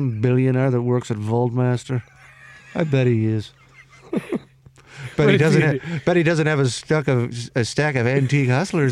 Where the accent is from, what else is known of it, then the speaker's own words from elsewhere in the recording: Tennessee, United States; I'm from Tennessee. I ain't never heard of Slurpee.